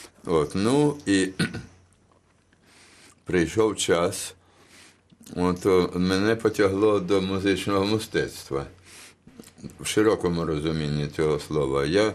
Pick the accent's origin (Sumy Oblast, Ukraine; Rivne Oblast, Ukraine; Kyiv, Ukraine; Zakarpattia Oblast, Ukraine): Kyiv, Ukraine; also born or lived in Chernihiv; я народився в Києві, ріс і в школу ходив, от, і знайомство з селом почалося, спочатку було із приміським середовищем, коли я малим ще жив у Чернігові, на околиці.